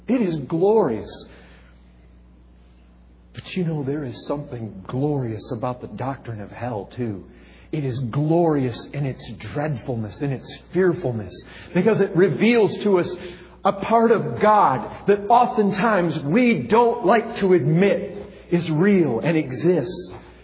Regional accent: Michigan, United States; I grew up in Michigan.

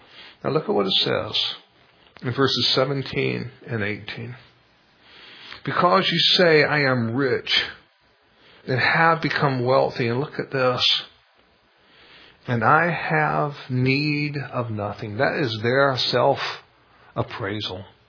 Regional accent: North Carolina, United States; Now, I'm from North Carolina, and I'm one of those few people who I've tried, but I just don't like NASCAR.

